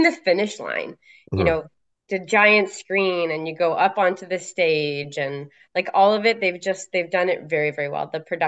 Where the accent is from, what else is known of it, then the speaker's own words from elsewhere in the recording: Canada; And so that finish was just memorable as a Canadian fan, to have all the Canadians out there in LA just crushing that High Rock.